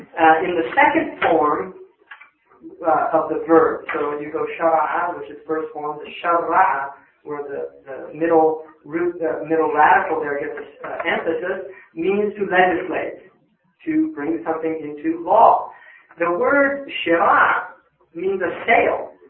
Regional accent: California, United States; I grew up here in Marin County

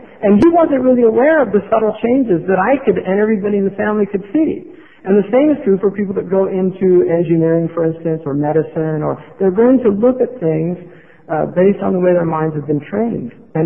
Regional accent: California, United States; I grew up in this city when there wasn't a yellow haze. I mean, literally, I grew up in Marin County when there wasn't all of this CO2 being thrown out into the biosphere, right?

